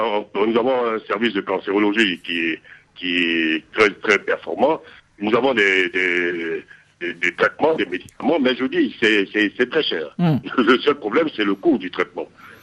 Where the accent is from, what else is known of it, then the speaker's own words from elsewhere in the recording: Côte d’Ivoire; c'est le premier cancer de l'homme chez nous en Côte d'Ivoire après 50 ans.